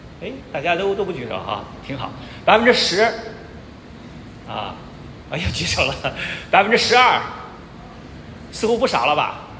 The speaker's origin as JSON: {"language": "Chinese", "country": "China", "said": "但是我们中国人呢，没有这个文化"}